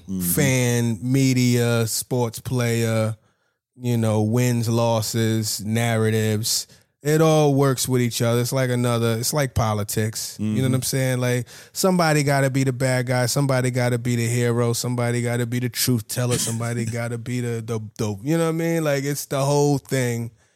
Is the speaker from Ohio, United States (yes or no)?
no; New York, United States; I felt that shit, and I'm from New York.